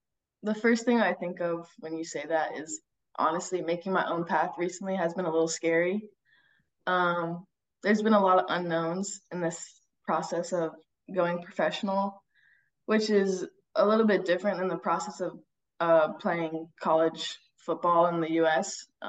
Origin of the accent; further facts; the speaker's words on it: Virginia, United States; I grew up in Northern Virginia playing football since I was like 5.